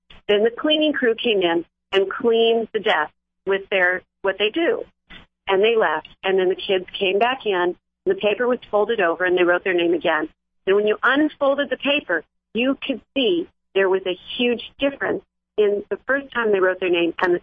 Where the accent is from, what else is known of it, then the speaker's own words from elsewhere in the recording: California, United States; I grew up in California and Chevy grew up in Manhattan.